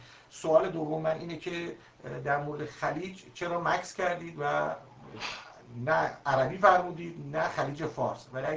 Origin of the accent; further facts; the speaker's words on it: Khorramshahr, Khuzestan, Iran; در واقع توی شناسنامه ایران نوشتم و خودم ترک هستم، توی خرمشهر بزرگ شدم